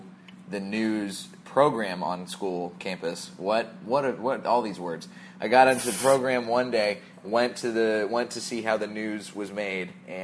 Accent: Dallas, Texas, United States; Pretty conservative, and it was... broken up, you know, there's Dallas and Fort Worth are like the Metroplex is what they call it.

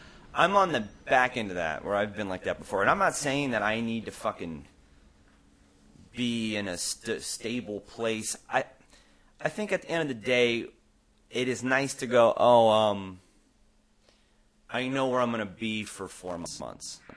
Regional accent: San Diego, California, United States; I'm from San Diego. I never got it. That's why I had to get the fuck out of there.

